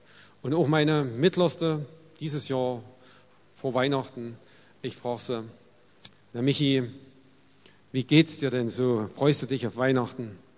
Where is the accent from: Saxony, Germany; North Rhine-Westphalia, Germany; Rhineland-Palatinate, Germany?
Saxony, Germany; Annaberg; Ich komme aus Annaberg, bin verheiratet, wir haben 3 Kinder